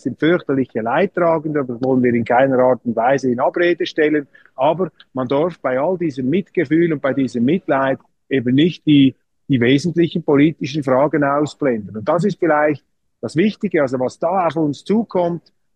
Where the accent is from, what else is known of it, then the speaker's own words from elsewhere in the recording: Switzerland; Also für mich ist natürlich als Schweizer immer auch das Thema EU von Interesse